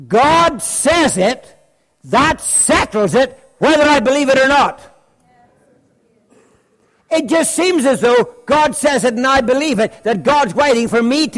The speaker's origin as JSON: {"language": "English", "country": "Ireland", "said": "the wonderful thing about being Irish is you get to saying things three times."}